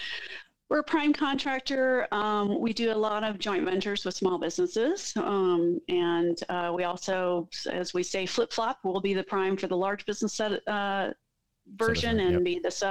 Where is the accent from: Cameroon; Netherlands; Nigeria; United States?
Netherlands; and we're from the Netherlands.